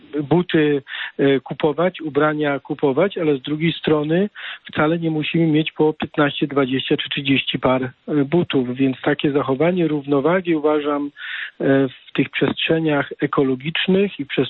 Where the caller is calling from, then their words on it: Zielona Góra, Lubusz Voivodeship, Poland; z Zielonej Góry.